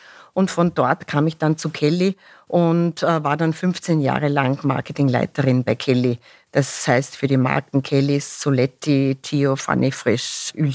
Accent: Ottenschlag, Lower Austria, Austria; also born or lived in Vienna; ich komme aus dem wunderschönen Waldviertel ursprünglich, aus Ottenschlag. Mhm. Habe dann in Wien studiert, Theologie und Ernährungswissenschaften.

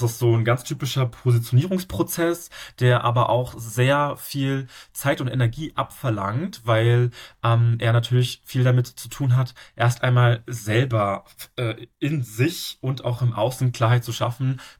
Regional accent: Berlin, Germany; ich bin in Berlin aufgewachsen, ich war auch schon immer in Deutschland, aber trotzdem sieht man direkt, wenn man mich sieht, dass ich einen ausländischen Hintergrund habe

